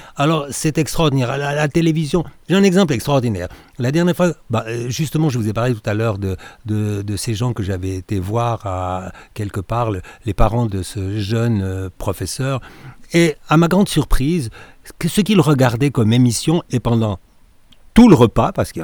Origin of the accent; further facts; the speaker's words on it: Switzerland; je suis suisse, et qui plus est lorsque je parle chinois